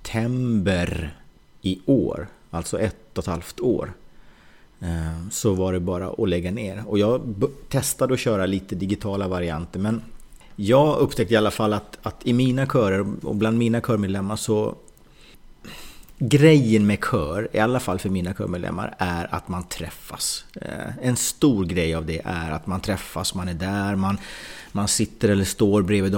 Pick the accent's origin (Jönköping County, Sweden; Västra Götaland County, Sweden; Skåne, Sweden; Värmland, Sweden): Jönköping County, Sweden; Vetlanda; also born or lived in Värnamo / Umeå; jag har haft några år uppe i Umeå, men det är någonstans ändå Vetlanda. Även om jag håller på Björklöven, så är det någonstans ändå Vetlanda som jag anser vara min hemstad och där jag har vux